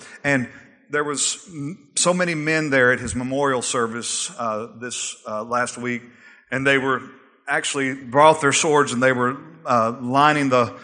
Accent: Texas, United States; some of you in here today, because we're from Texas

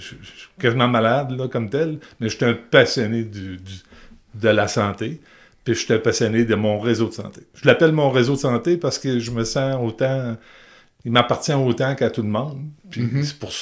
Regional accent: Saint-Isidore, Quebec, Canada; born there; Mon père était médecin. Moi, je suis né à Saint-Isidore, dans Dorchester, dans le temps.

